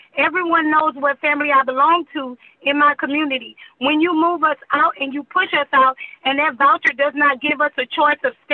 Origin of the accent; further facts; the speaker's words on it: Texas, United States; I was born and raised in Fifth Ward